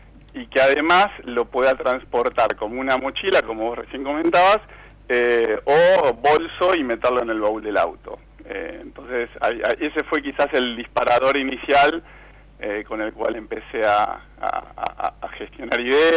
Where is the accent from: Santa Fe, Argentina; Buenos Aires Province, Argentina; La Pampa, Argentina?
Santa Fe, Argentina; Rosario; soy de Rosario. He remado desde muy joven, o sea que el río siempre estuvo cerca y la actividad del remo también. Un poco la idea surge porque, bueno, hace unos años me mudé cerquita a Rosario